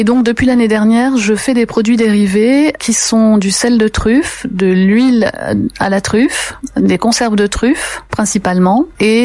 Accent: Carpentras, Provence-Alpes-Côte d'Azur, France; also born or lived in Paris; Je suis née à Carpentras, j'y ai fait mes études jusqu'au bac et ensuite je suis partie à Paris pendant 20 ans.

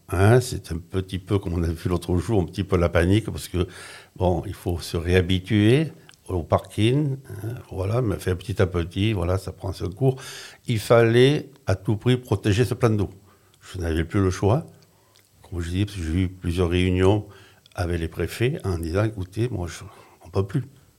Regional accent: Lagnes, Provence-Alpes-Côte d'Azur, France; now in Mormoiron, France; Or, moi, je suis natif de Lay-sur-Sorgue.

